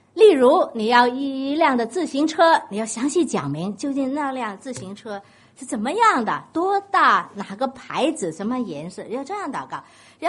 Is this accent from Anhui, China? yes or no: no; Guangdong, China; 讲这些我们广东人说威水席啊